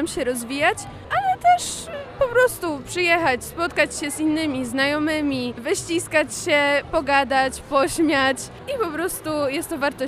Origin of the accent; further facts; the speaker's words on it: Dąbrowa, Łódź Voivodeship, Poland; Jestem z Dąbrowy spod Wielunia